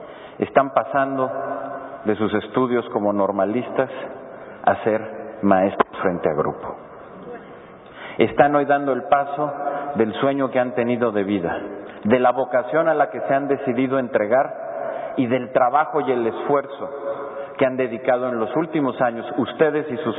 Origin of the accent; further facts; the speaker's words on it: Mexico; el respeto que nos debemos a cada uno de nosotros como mexicanos